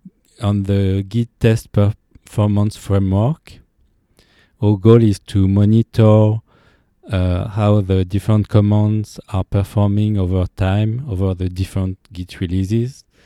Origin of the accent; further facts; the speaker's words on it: Paris, Île-de-France, France; and I am from Paris, France.